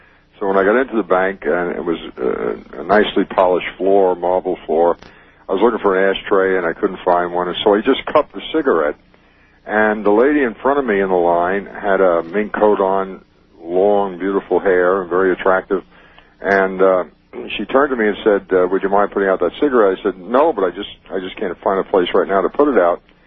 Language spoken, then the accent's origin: English; Myrtle Beach, South Carolina, United States; I'm from Myrtle Beach.